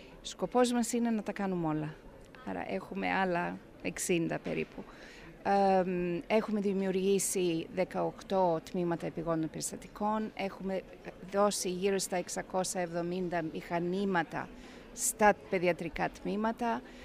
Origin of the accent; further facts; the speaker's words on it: England, United Kingdom; είμαι Αγγλίδα